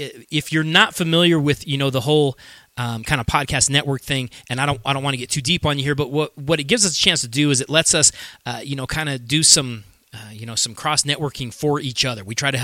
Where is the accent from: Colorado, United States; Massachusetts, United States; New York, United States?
Colorado, United States; I mean, like I said, I'm from Colorado. I don't have an allegiance, to England and all that kind of stuff.